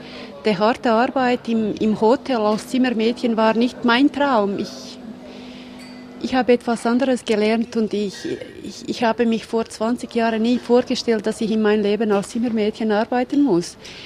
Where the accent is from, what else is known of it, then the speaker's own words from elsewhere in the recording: Bosnia & Herzegovina; German is a second language; now in Switzerland; Und das ist nicht Bosnien oder das ist nicht der Land, wo ich aufgewachsen bin.